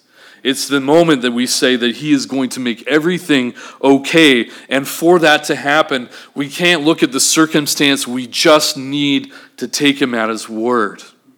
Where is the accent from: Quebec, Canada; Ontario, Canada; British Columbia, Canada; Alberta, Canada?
Alberta, Canada; Three Hills; Growing up in Three Hills, going to Prairie, homeschooled, we grew up around Jesus all the time.